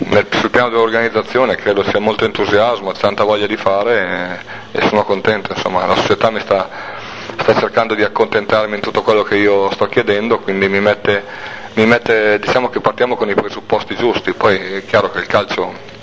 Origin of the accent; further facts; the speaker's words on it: Tortona, Piedmont, Italy; born there; Tortona dove sono nato e Sale dove vivo, ma io sono nato a Tortona.